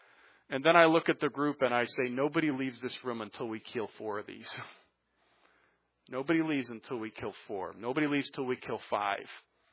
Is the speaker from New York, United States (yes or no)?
no; Hartford, Connecticut, United States; also born or lived in South Carolina; by the way, I'm from Hartford, Connecticut, graduated East of Connecticut. Since I've mentioned this, I'll give you the bio. I lived in South Carolina for 17 years and came back to Connecticut 8 years ago.